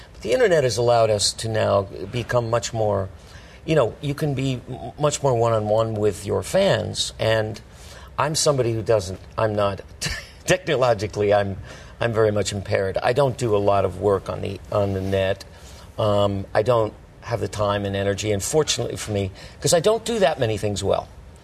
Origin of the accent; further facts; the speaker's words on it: Los Angeles, California, United States; moved away as an adult; also born or lived in Las Vegas; now in Fort Lauderdale, United States; which is where I grew up. All of my family is in Los Angeles. I moved from Las Vegas to Fort Lauderdale, and I guess I'm not a Hollywood guy.